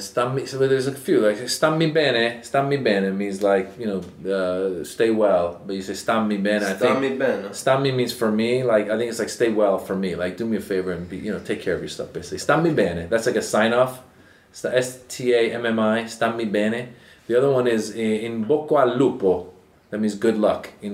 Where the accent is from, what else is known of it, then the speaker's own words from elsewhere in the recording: California, United States; I think growing up in Northern California helped me have that perspective, you know?